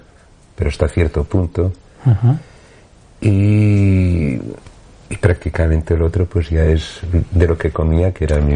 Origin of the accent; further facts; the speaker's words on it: Villavieja, Valencian Community, Spain; born there; now in Canary Islands, Spain; porque yo nací, aunque soy canaria porque es donde vivo y me gusta estar, pero la gente que hemos nacido al lado del mar